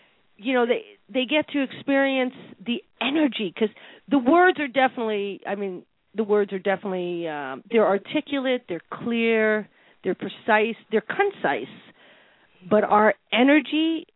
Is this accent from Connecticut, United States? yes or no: yes; Connecticut, United States; I'm from Connecticut.